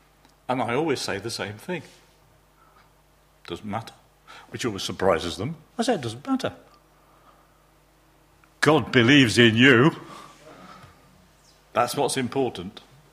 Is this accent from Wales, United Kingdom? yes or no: no; Mansfield, East Midlands, United Kingdom; which is about 15 miles from Mansfield, my hometown.